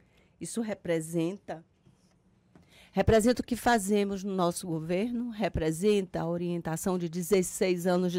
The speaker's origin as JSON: {"language": "Portuguese", "town": "Itabuna", "region": "Bahia", "country": "Brazil", "tie": "born or raised there", "said": "Amanhã, nós estaremos em grande festa em Itabuna, minha terra natal"}